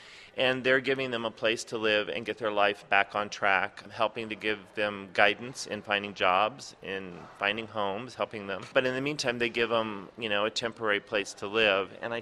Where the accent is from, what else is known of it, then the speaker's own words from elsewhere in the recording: Washington, District of Columbia, United States; so they moved to Washington, D.C., so I grew up in Washington, D.C., and it was all new to them